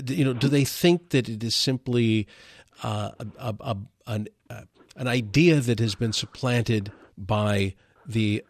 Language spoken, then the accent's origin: English; Detroit, Michigan, United States; So I'm from Detroit originally, and in 1967, we had what we then called the Detroit Riot.